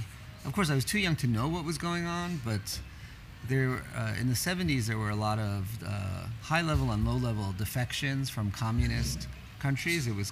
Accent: New York City, New York, United States; And I grew up in New York City.

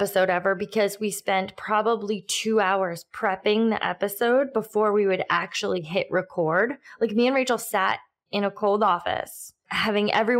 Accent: New England, United States; accent: New England; And like in our first podcast, I was like, oh my God, you can hear my New England accent.

